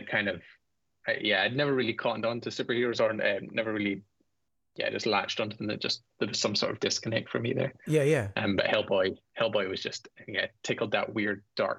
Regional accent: Scotland, United Kingdom; DC and Marvel obviously were big enough that they did make it over here, but there was just no access to it for me as a kid.

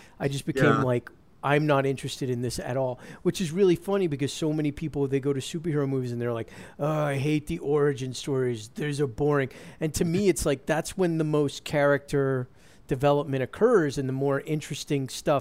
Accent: New York City, New York, United States; I grew up in and around New York City.

